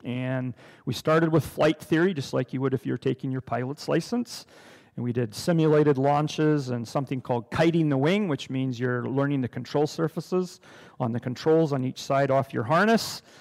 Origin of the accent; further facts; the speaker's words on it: Wetaskiwin, Alberta, Canada; I'm only from Wetaskiwin, not far away. I've been pastoring there for 10 years at Ebenezer Baptist Church